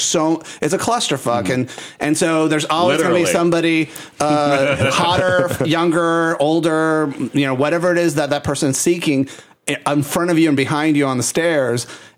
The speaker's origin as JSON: {"language": "English", "town": "Chicago", "region": "Illinois", "country": "United States", "tie": "born or raised there", "said": "And so, you know, we grew up in Chicago. We came of age. We've seen IML every single year."}